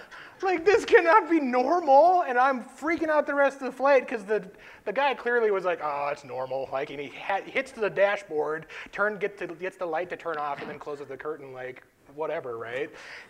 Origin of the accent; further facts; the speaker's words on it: North Dakota, United States; And I grew up in North Dakota, and I was flying to Montana.